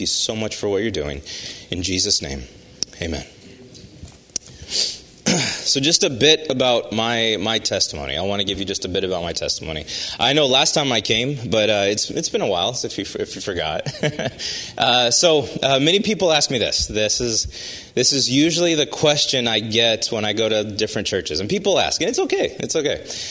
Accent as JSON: {"language": "English", "region": "Navajo Nation", "country": "United States", "tie": "born or raised there", "said": "I'm American, and I'm thankful for that. I'm very thankful for that. All right. And so the way I describe it, my father, he is half black, half Mexican. And then my mother, she is Navajo. So I grew up on the Navajo reservation."}